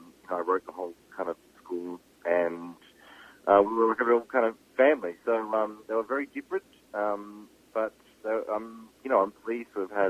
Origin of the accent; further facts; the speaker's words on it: Melbourne, Victoria, Australia; now in New York, United States; I'm from Melbourne, Australia. I grew up there. I've lived a bunch of different places, but Melbourne's still very much my home. It's where all my family is.